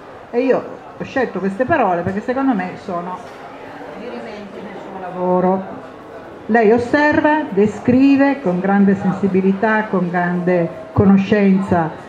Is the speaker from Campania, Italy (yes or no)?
no; Turin, Piedmont, Italy; Tanto perché sono una torinese